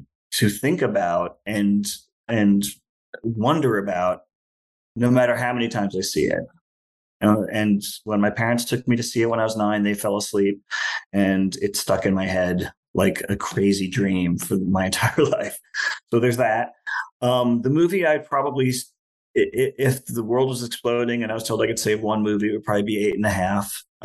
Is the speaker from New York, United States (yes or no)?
yes; New York, United States; Goodfellas is, you know, being a New Yorker, I'm half Italian American, being a lifelong Scorsese lover